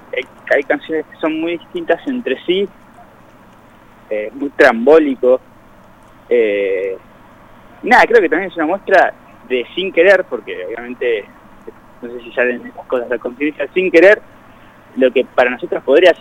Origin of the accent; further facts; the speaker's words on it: Buenos Aires, Argentina; now in Mendoza, Argentina; Yo vengo de Buenos Aires, vivo acá en Mendoza hace 5 años.